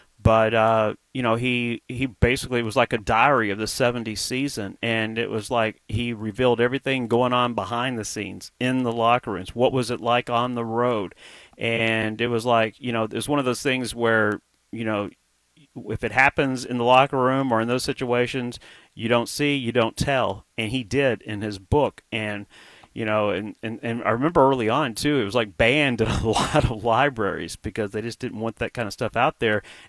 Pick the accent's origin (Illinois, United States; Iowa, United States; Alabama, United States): Alabama, United States; as a poor kid growing up in Alabama, if you told me back then I would be able to spend time in Europe and Iceland and Mexico